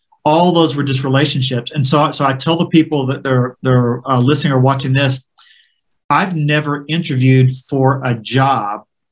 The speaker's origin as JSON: {"language": "English", "region": "Kentucky", "country": "United States", "tie": "born or raised there", "said": "So I grew up in Eastern Kentucky. And so I'm probably the one and only hillbilly that grew up in a holler that's ever been on this show."}